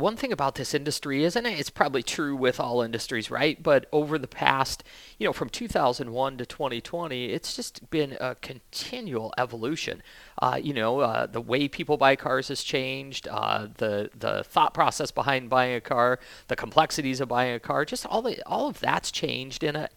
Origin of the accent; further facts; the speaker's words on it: Wyoming, United States; also born or lived in California; I'm from Wyoming. I'm born and raised there. So, you know, making your way from Wyoming to California and then California back to Wyoming was an interesting adventure in itself.